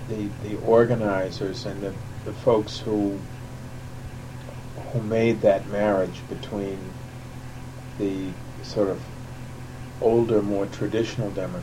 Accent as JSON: {"language": "English", "town": "Montreal", "region": "Quebec", "country": "Canada", "tie": "born or raised there", "also_born_or_lived": "Switzerland", "said": "I was born in Switzerland and grew up my early years in elementary school outside of Montreal"}